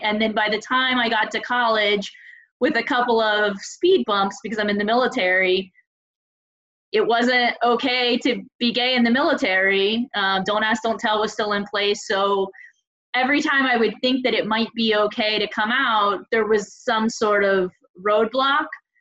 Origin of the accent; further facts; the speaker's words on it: Tampa, Florida, United States; now in Massachusetts, United States; I moved up here, well, now almost 10 years ago with my now wife. And I grew up in Tampa, Florida.